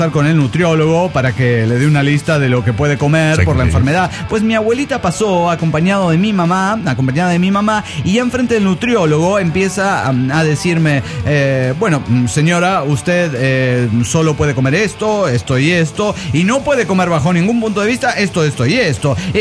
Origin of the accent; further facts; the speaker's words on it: Tapachula, Chiapas, Mexico; now in Axochiapan, Mexico; estoy viviendo en Axochiapan, Morelos, pero soy de Tapachula.